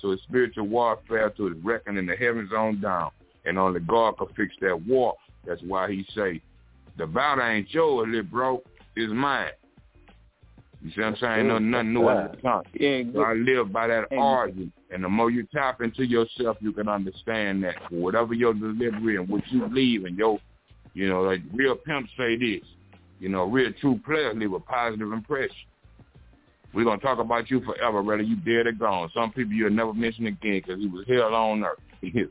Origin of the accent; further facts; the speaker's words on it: the South, United States; I'm from the South, man. Chicken wings and hot sauce, man, all day, every day.